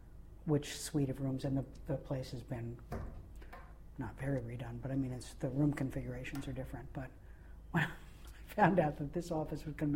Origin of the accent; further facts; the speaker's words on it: St. Louis, Missouri, United States; moved away as an adult; I grew up in St. Louis, Missouri.